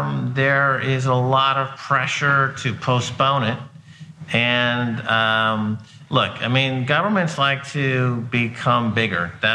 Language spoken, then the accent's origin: English; United States; But that's because I'm American, and, you know, we already fought against the monarchy, and it's still very fresh in our minds.